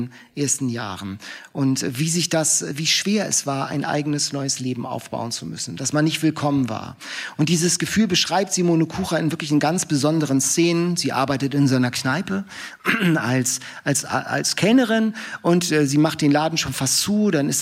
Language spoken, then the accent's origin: German; Lübeck, Schleswig-Holstein, Germany; ich komme ja aus Lübeck